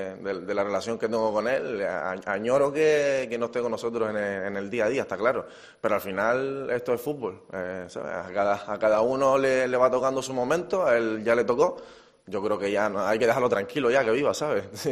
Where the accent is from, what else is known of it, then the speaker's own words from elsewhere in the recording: Las Palmas, Canary Islands, Spain; Es el equipo de mi tierra, de mi vida.